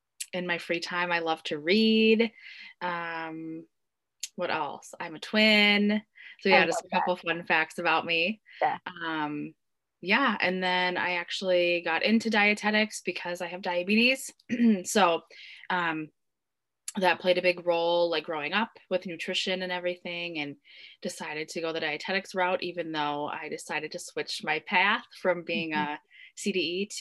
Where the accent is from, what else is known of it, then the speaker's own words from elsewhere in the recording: Minnesota, United States; I am from Minnesota and I'm a dietitian, of course.